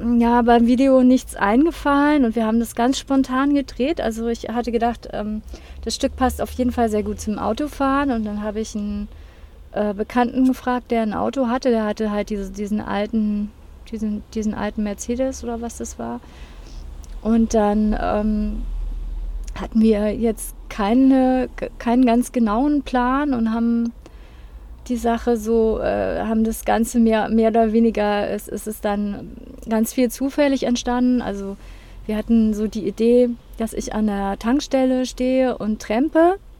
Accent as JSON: {"language": "German", "town": "Marburg", "region": "Hesse", "country": "Germany", "tie": "born or raised there", "said": "ich bin eigentlich im Vorort aufgewachsen von Marburg."}